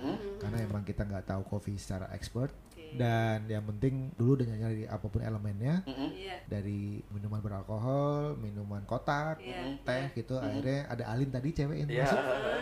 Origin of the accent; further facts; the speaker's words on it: Cilacap, Central Java, Indonesia; now in Jakarta, Indonesia; Nah, karena di Jakarta saya nulisnya tetap pakai K gitu. Kan saya dari Cilacap ya.